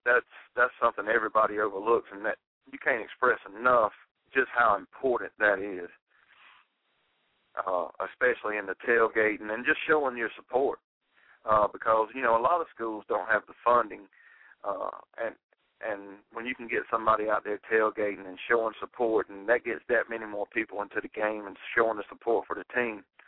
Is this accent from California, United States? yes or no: no; Newberry, South Carolina, United States; I'm from Newberry, and, you know, we're a small 2A school here.